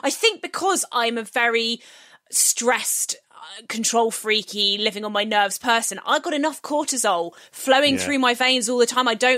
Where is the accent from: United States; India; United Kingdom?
United Kingdom; South West England; I grew up in Devon, where we had a garden.